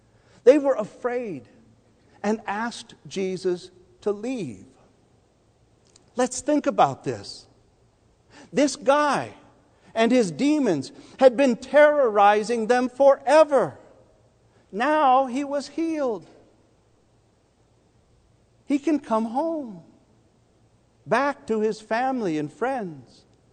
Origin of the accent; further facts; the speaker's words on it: Midwest, United States; Growing up in the Midwest, this little detail bothers me.